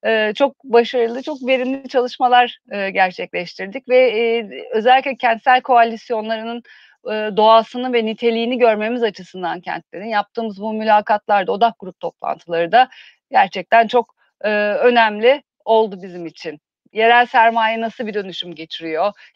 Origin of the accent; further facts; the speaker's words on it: Istanbul, Turkey; Evet, ben İstanbul'da doğdum, büyüdüm. Ama hayatımın bir bölümünde babamın işi dolayısıyla da bir küçük kent deneyimi de yaşadım.